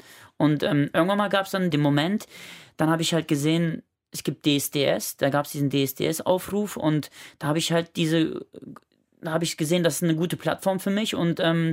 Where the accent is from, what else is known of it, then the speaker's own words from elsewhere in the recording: Langenfeld, North Rhine-Westphalia, Germany; born there; Ich bin in Langenfeld geboren.